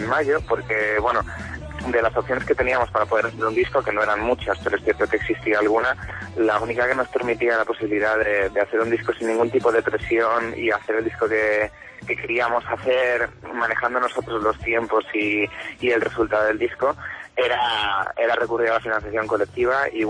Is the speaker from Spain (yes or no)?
yes; Toledo, Castilla-La Mancha, Spain; somos un grupo afincado en Toledo. Bueno, cada uno estamos repartidos un poco, pero vamos, los cuatro somos de Toledo, los cuatro somos de aquí de siempre.